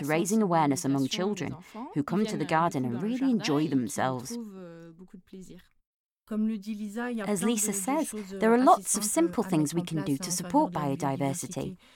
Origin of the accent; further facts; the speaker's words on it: Île-de-France, France; I grew up in the Paris suburbs, in a very, very, very concrete environment.